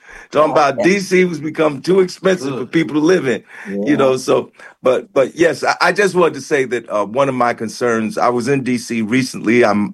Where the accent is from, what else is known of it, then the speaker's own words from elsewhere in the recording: New Jersey, United States; also born or lived in Washington, D.C.; I was raised in New Jersey, product of Jersey public schools, but I was born in Washington, D.C.